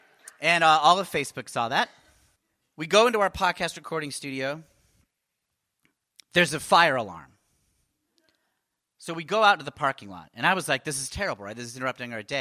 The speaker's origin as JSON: {"language": "English", "country": "United States", "said": "And I said, well, actually, I'm an American. I don't know if my bank account is American."}